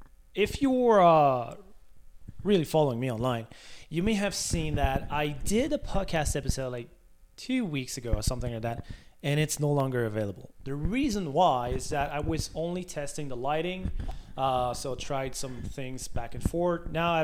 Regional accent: Canada; I'm Canadian, you know, played hockey, was very active

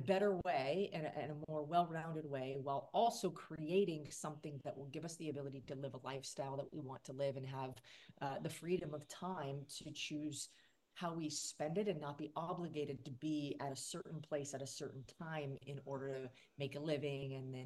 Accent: Portland, Oregon, United States; I lived in Portland, Oregon, where I grew up.

